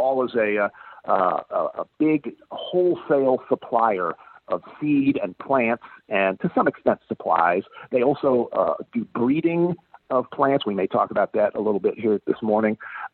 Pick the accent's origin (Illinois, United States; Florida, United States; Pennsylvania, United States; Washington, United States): Florida, United States; I grew up in Florida where, gosh, during the extreme of, you know, July or August, even at night, it's, you know, 9 or 10 at night, it's still 85 degrees and 90% humidity.